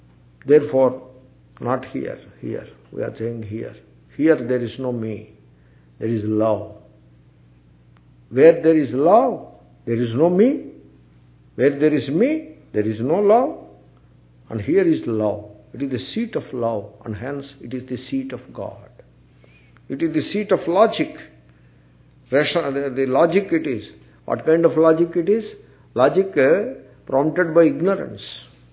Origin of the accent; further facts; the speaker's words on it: Telangana, India; I am an Indian Swami from South India, Andhra Pradesh, a Telangana Swami, that too. Not Samaikya Andhra Swami. Telangana. I am a Telangana Swami.